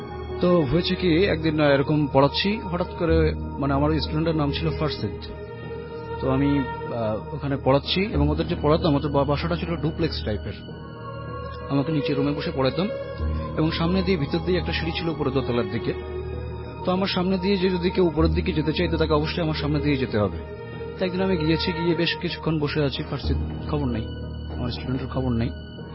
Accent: Mirpur, Dhaka Division, Bangladesh; মিরপুর থেকে আসছি।

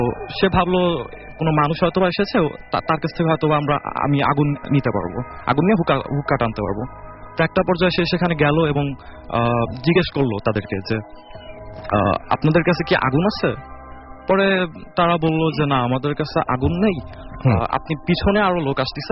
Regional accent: Faridpur, Dhaka Division, Bangladesh; now in Hazaribagh, Bangladesh; আমার home district হচ্ছে ফরিদপুরে, ফরিদপুরের বলমারি থানা।

